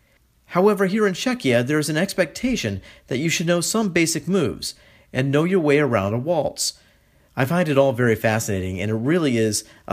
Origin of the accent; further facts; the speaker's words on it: Virginia, United States; You know, growing up in Virginia, many people of my generation were forced to do something called the Virginia Reel